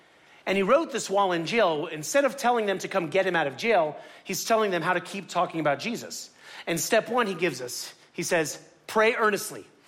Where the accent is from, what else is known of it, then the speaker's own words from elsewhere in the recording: Miami, Florida, United States; I'm from Miami. I don't flight. I fight.